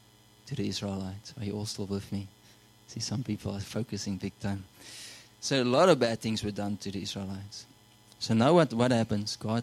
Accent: Namibia; Sometimes I look on Facebook, the people I grew up with in Namibia

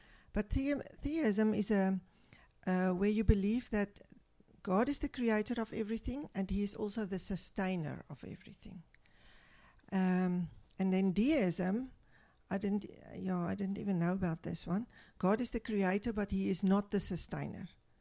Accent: South Africa; As I come from South Africa, I thought that amount will be higher

